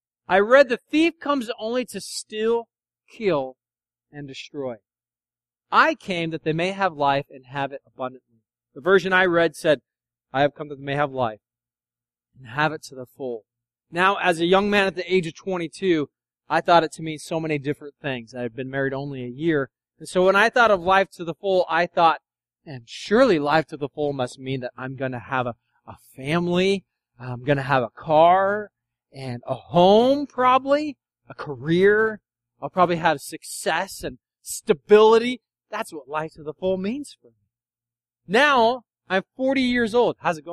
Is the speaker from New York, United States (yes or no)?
no; Tracy, California, United States; now in Lathrop, United States; we're from Tracy, although we live in Lathrop